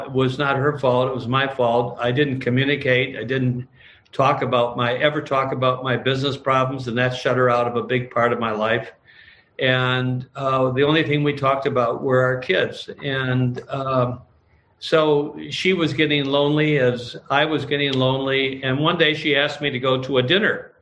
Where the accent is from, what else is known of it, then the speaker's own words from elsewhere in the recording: Detroit, Michigan, United States; Well, I grew up on the Lower West Side of Detroit in an Irish neighborhood, and in a sense, it was a great upbringing.